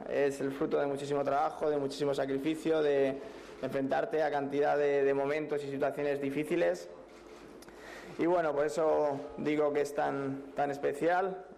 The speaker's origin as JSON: {"language": "Spanish", "region": "Community of Madrid", "country": "Spain", "said": "orgulloso de que se me reciba aquí en la Comunidad de Madrid, como madrileño que soy y madrileño que me siento."}